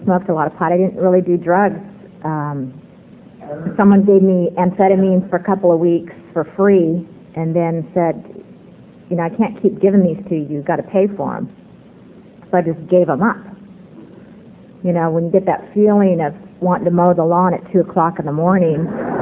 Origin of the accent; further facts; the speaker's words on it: San Bernardino, California, United States; I'm an Eskimo from San Bernardino. Don't tell anybody, though. And there aren't a lot of us.